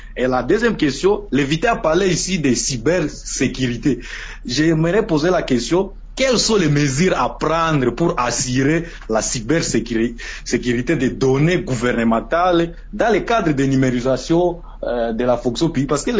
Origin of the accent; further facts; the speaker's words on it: DR Congo; ici chez nous en RDC